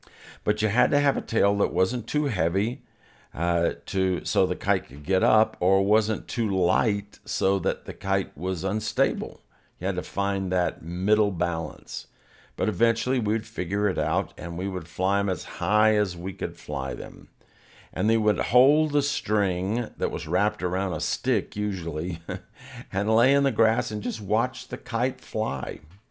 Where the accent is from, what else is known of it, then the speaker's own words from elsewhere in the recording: Greenville, United States; we only had two stations that we could get on TV when I was growing up in Greenville.